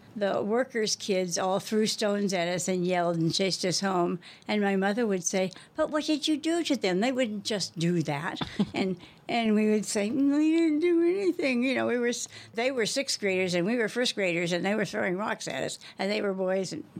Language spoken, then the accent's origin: English; Washington, District of Columbia, United States; born there; I was born in Washington, D.C.